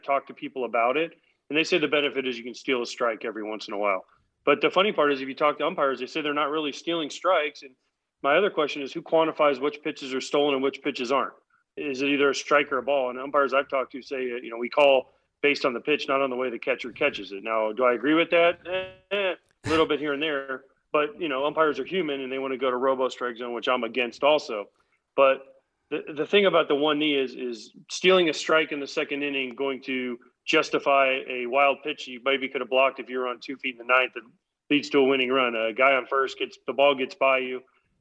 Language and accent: English; East Coast, United States; born there; I mean, listen, I was born on the East Coast. I live on the East Coast.